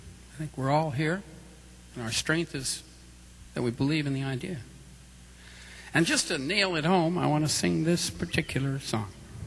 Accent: United States; Well, truth be known, my family's been here a long time, and I'm an American. I'm proud of it.

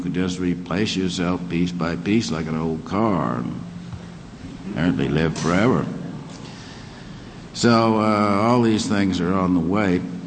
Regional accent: Missouri, United States; In Missouri? Why in Missouri? Well, I'm from Missouri.

